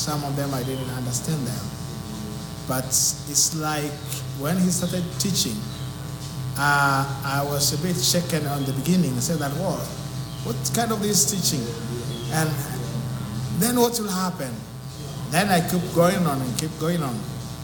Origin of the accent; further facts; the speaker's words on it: Mauritius; I'm from Mauritius.